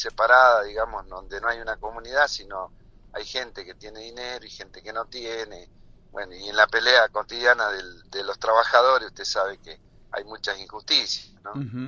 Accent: El Bolsón, Río Negro, Argentina; born or raised there; also born or lived in San Rafael, Mendoza; now in Bariloche, Argentina

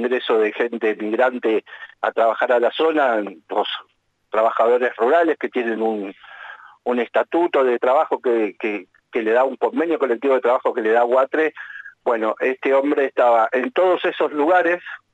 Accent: Neuquén, Argentina; los que somos de Neuquén tenemos el recuerdo

